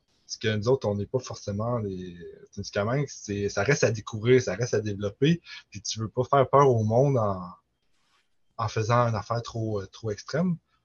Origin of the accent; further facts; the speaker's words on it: Quebec, Canada; comme je viens du Témiscamingue, pour ça, ça s'appelle Témis Ultra. Puis il n'y avait pas de course en sentier dans mon bout.